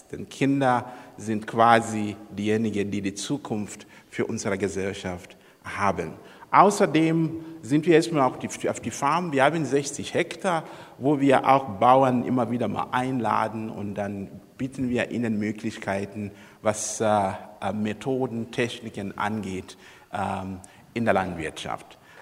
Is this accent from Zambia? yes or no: yes; Zambia; Ja, ich komme aus Sambia.